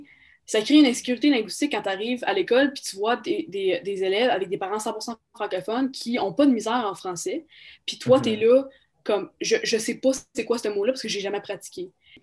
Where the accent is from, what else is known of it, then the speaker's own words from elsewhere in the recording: Montreal, Quebec, Canada; now in Saskatchewan, Canada; J'ai été élevée à Montréal. J'ai jamais vraiment parlé anglais, à part avec mon père, avant que j'arrive en Saskatchewan.